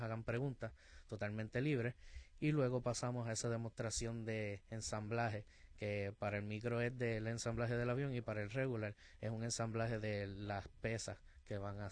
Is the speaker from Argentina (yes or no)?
no; Puerto Rico; tenemos un gran entusiasmo que nos representa como puertorriqueños.